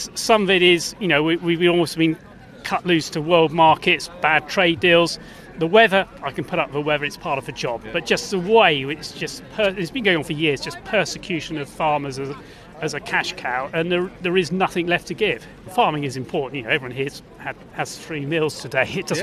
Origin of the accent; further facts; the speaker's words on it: Wallingford, South East England, United Kingdom; I'm a farmer from Wallingford in Oxfordshire.